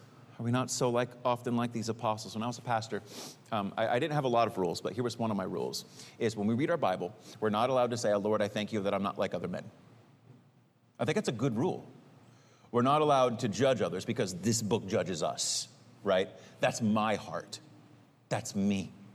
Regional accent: Fresno, California, United States; I grew up in Fresno, California.

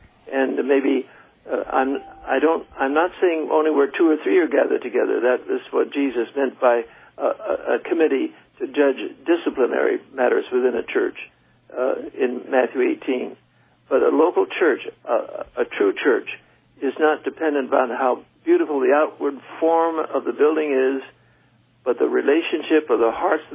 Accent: China; I was raised in China and lived there as a boy back in the 1920s.

